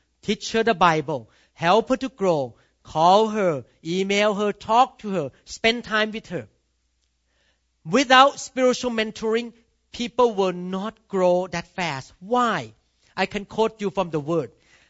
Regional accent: Thailand; English is a second language; now in United States; When I first came to America, I used the word shepherding because I came from Thailand.

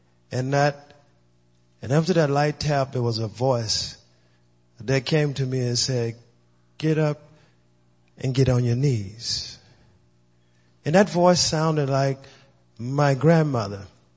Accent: Louisiana, United States; I am originally from the South, Louisiana. I was born and raised there.

